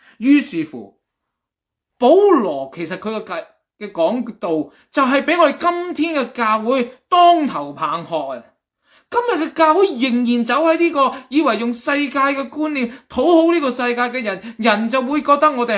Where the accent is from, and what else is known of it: China